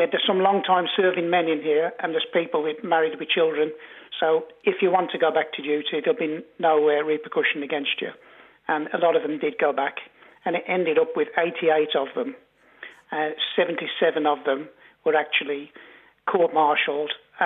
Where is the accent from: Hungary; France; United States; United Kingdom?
United Kingdom; England; also born or lived in Dublin, Ireland; I was born in Dublin, and I spent a lot of time because they only lived around the corner from us in Dublin until they moved back to Kinsale. But then we moved to England the following year